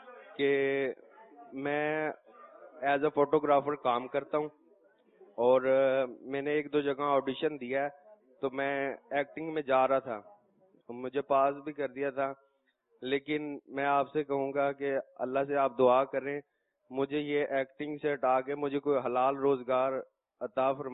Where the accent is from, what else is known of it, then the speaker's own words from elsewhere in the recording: Sargodha, Punjab, Pakistan; میں پنجاب سے آیا ہوں، سرگودا شہر کی شہری آبادی کے بالکل کارنر سے اینڈ سے،